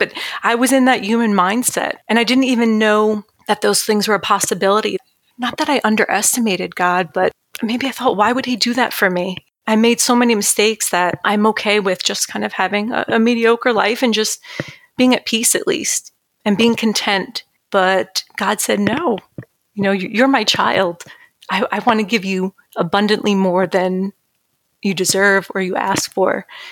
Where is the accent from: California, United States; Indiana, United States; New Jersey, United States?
New Jersey, United States; now in Texas, United States; I moved from New Jersey. I'm from New Jersey originally, and I moved to Texas with my boyfriend at the time.